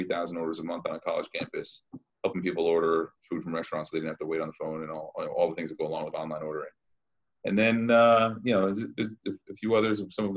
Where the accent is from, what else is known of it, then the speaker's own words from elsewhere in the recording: Short Hills, New Jersey, United States; I grew up in Short Hills, New Jersey.